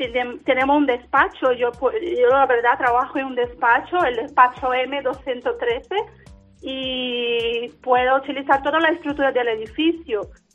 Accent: Brazil; Spanish is a second language; now in Spain; era una oportunidad de hacer lo que hacía en mi país, pero ahora aquí en Europa, con España y Portugal

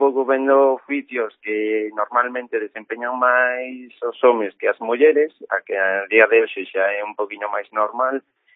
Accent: Cambados, Galicia, Spain; eu partía sempre dende Cambados, que é o meu pobo

